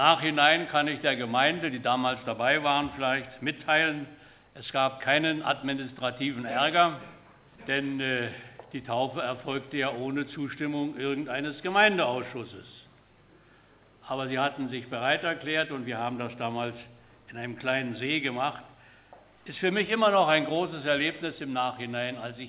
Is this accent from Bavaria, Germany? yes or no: no; Berlin, Germany; Ich war vor einigen Monaten in meiner Heimatstadt Berlin